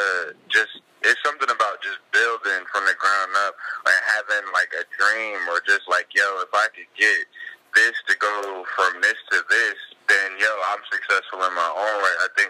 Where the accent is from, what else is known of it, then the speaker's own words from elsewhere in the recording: Trenton, New Jersey, United States; Oh, well, man, I'm 27 years old, bro. I'm from Trenton, New Jersey.